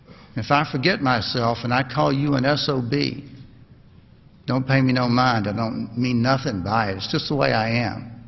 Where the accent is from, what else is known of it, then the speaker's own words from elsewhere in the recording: Tennessee, United States; born there; But I was born in Tennessee.